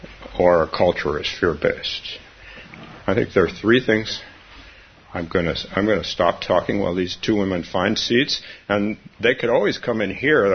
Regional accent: California, United States; I've only been here, 45 years, but I'm a Californian, not a Minnesotan. That's my tribe.

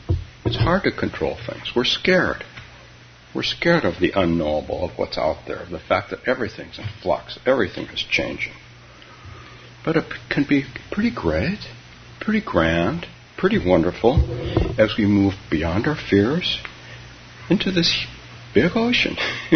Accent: California, United States; Which reminds me that when I grew up in California and close to water, and I had and still do have two younger sisters

